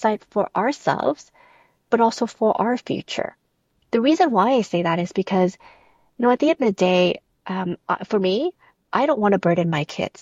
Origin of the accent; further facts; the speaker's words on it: Toronto, Ontario, Canada; I am from Toronto, Canada.